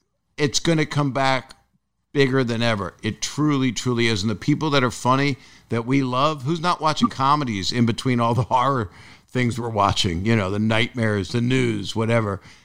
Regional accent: Philadelphia, Pennsylvania, United States; It might have been Jake, but because he's from Philadelphia. I'm from Philadelphia.

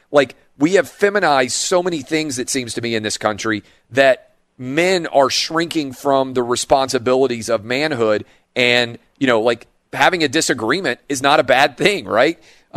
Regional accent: Nashville, Tennessee, United States; I grew up in Nashville. I didn't know any gay people really very much growing up

